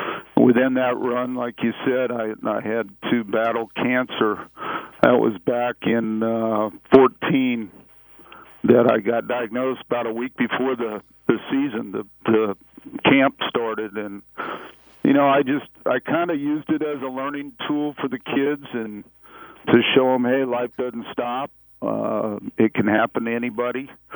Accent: West Coast, United States; I'm from the West Coast

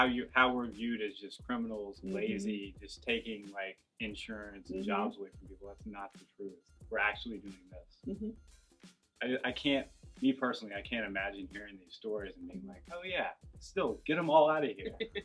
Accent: United States; like, been here my whole life, I'm an American citizen, I don't have to deal with any of those problems

